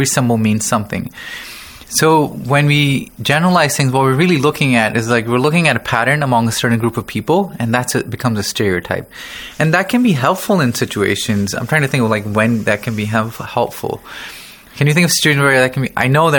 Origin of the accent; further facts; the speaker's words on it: Pakistan; Let's say now you learned that I'm from Pakistan.